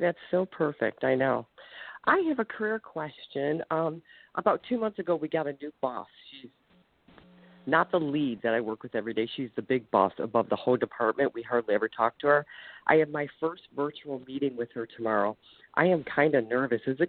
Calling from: Ohio, United States

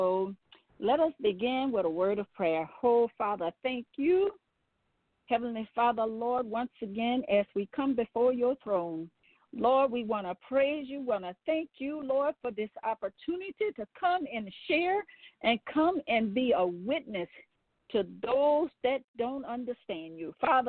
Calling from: Gonzales, Louisiana, United States; I am calling from Gonzales, Louisiana.

